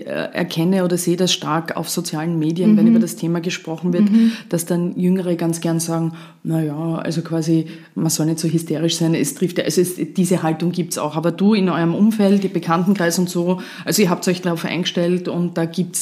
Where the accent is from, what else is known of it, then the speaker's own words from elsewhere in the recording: Austria; Das Coronavirus bestimmt jetzt ja auch bei uns in Österreich immer mehr unseren Alltag.